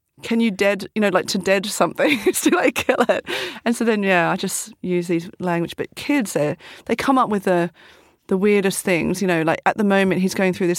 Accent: Australia; I'm from Australia, so definitely.

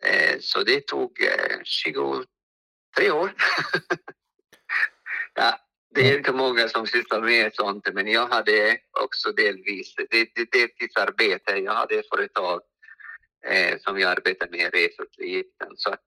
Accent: Egypt; Swedish is a second language; now in Sweden; eftersom jag kommer från Egypten

